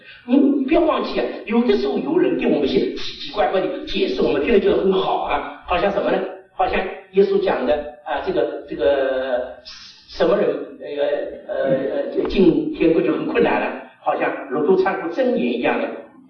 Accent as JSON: {"language": "Chinese", "country": "China", "tie": "born or raised there", "lives_now": "United States", "said": "我小的时候在中国内地的，我是就是在沿海省都如此啊"}